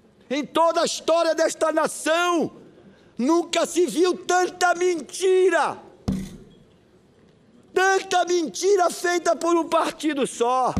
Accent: Pará, Brazil; Porque eu sou interiorano. Me criei e nasci no interior. Estou todo final de semana no interior do Pará.

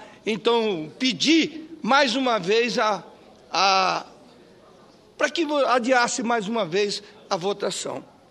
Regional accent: Mato Grosso do Sul, Brazil; Eu sou do estado do Mato Grosso do Sul, onde nós temos uma riqueza que é um patrimônio não só nacional, do mundo, que é o Pantanal.

